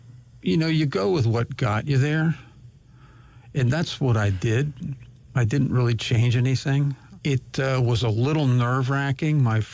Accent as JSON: {"language": "English", "town": "North Haven", "region": "Connecticut", "country": "United States", "tie": "born or raised there", "said": "I wouldn't say it was rural, but I grew up in North Haven, Connecticut."}